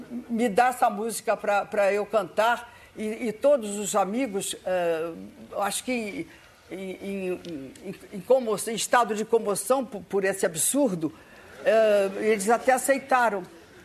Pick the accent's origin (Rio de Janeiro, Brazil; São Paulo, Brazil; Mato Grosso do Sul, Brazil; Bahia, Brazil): Rio de Janeiro, Brazil; Somos cariocas.